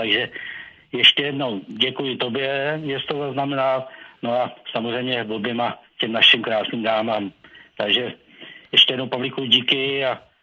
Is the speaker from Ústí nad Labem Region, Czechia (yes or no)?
yes; Děčín, Ústí nad Labem Region, Czechia; born there; já přímo z okna koukám na celý to panoráma děčínskýho to, a narodil jsem se v Děčíně, tak jsem v podstatě v Děčína.